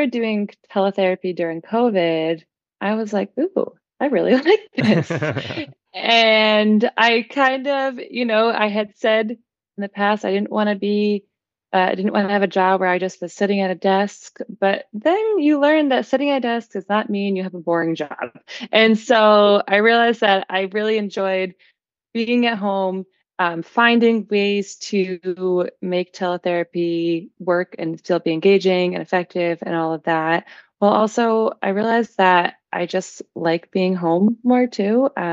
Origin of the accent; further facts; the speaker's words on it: Massachusetts, United States; now in Denver, United States; I was living in Denver, but I am from Massachusetts, and I really was missing being home in Massachusetts more. I loved Denver, wanted to stay in Denver